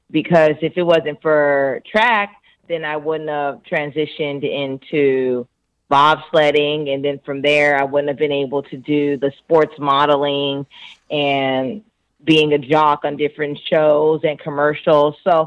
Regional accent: Jamaica; You know, I'm Jamaican, so I relate to that.

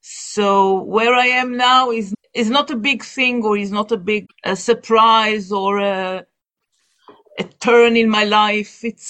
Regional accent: Jerusalem, Jerusalem District, Israel; But I was born here in Jerusalem, and as I said, I was active in as a child.

